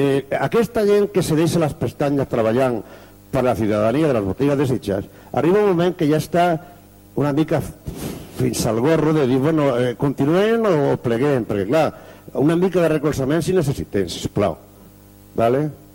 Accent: Almería, Andalusia, Spain; Catalan is a second language; moved away as an adult; also born or lived in Catalonia; jo parlo un català una mica raro, soc d'Almeria, però porto 30 anys a Catalunya i me sento tan català com el primer d'aquesta sala.

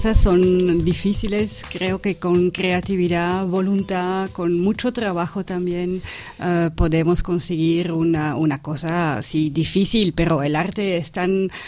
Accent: Brussels, Belgium; Spanish is a second language; moved away as an adult; now in Spain; Yo soy belga de Bruselas y trabajé más de 10 años en la organización de ferias de arte.

